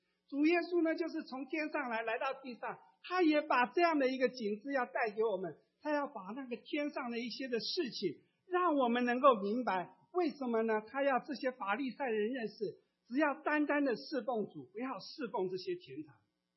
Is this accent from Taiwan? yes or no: yes; Taiwan; 当我从台湾来的时候，我会告诉你，台湾有一个阿里山